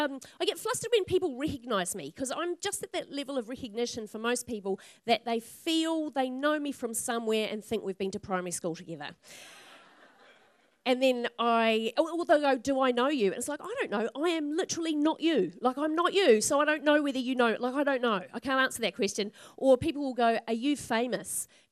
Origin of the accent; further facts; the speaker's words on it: Melbourne, Victoria, Australia; she mentions that I'm from Melbourne